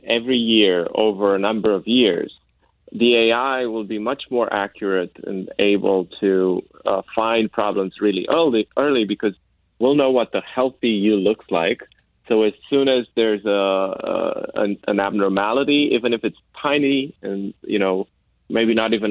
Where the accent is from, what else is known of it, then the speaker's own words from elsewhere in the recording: Romania; a nonprofit in Romania, which is my home country